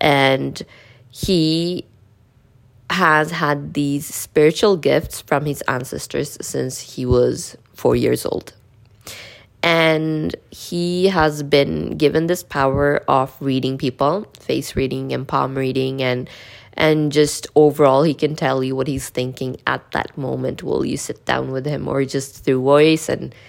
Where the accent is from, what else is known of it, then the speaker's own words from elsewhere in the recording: India; I am born a Sikh. I am from India.